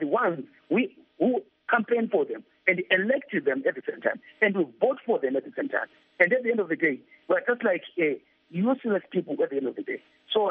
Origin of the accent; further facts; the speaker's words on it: South Africa; It's our country. Let's die for our country. Let's stand up as young people and fight for our country.